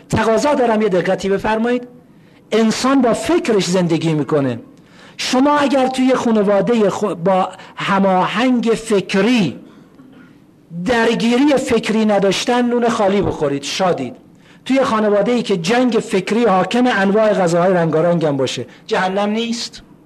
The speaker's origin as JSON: {"language": "Persian", "country": "Iran", "said": "دیگه ما هم ایرانی هستیم"}